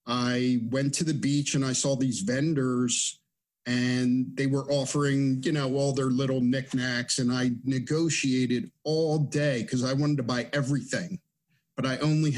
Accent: Bala Cynwyd, Pennsylvania, United States; Bala Cynwyd.

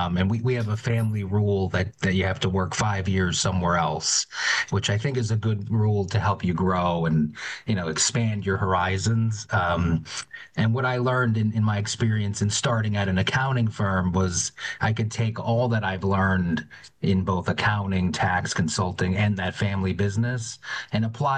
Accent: Scranton, Pennsylvania, United States; I'm from Scranton, Pennsylvania, the second older brother and sisters.

